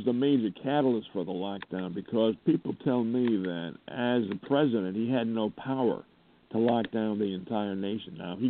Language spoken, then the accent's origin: English; Missouri, United States; give me evidence. I'm from Missouri.